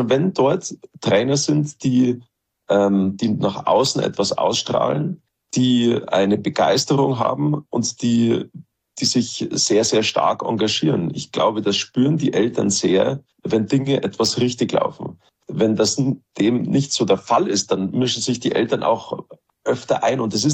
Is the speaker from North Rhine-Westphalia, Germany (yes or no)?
no; Garmisch-Partenkirchen, Bavaria, Germany; Und das war bei uns in Garmisch halt Eishockey, riesig natürlich mit dem SC Rissersee, Skifahren auch mit den beiden Vereinen, Skiclub Garmisch und Skiclub Partenkirchen